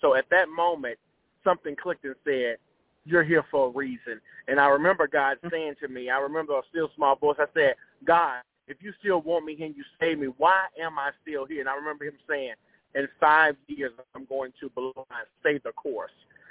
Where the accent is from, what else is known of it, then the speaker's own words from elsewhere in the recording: Gulfport, Mississippi, United States; I'm from Gulfport, Mississippi